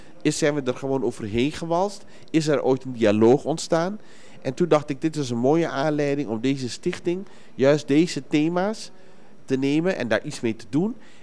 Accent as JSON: {"language": "Dutch", "country": "Curaçao", "tie": "born there", "said": "Ik ben zelf geboren op Curaçao."}